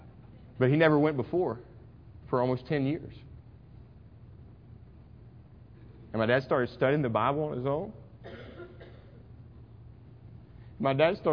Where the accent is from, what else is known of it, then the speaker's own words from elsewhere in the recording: Michigan, United States; born there; and I was born in Michigan